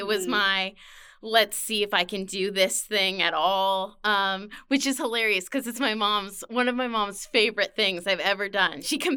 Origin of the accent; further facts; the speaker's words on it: Ashland, Oregon, United States; Yeah, I grew up in Ashland, Oregon.